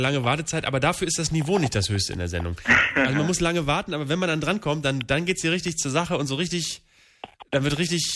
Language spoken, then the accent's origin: German; Vaihingen, Baden-Württemberg, Germany; Und ich bin aus Vaihingen in Baden-Württemberg und hier ist es am allerschönsten.